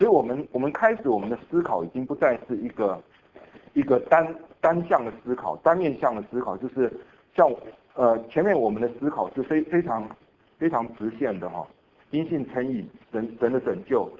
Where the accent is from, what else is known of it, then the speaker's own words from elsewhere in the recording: Taiwan; 我们从台湾来的都有这么一个压力